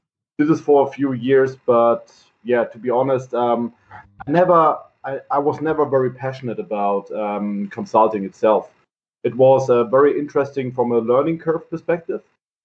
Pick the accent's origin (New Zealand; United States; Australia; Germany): Germany; Heidelberg, Baden-Württemberg; So I'm born and raised in Heidelberg.